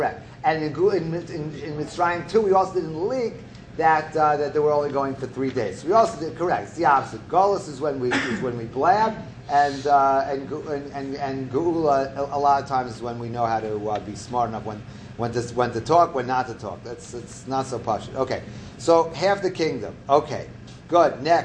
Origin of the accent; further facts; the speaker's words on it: Brooklyn, New York, United States; I grew up in the house, I grew up in Brooklyn, we had a porch